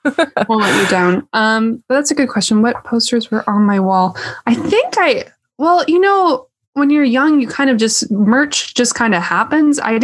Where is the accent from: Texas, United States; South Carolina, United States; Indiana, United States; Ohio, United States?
Ohio, United States; Cincinnati; So I grew up outside of Cincinnati and they're from Cincinnati.